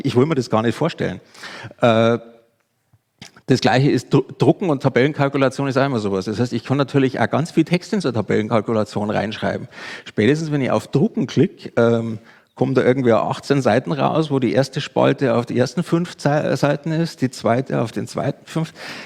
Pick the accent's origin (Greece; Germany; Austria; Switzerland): Germany; Southern Germany; Also, wer dialekttechnisch, ich komme aus dem Süden, bitte Rückfragen gleich. Ich weiß, manchmal bin ich nicht ganz verständlich.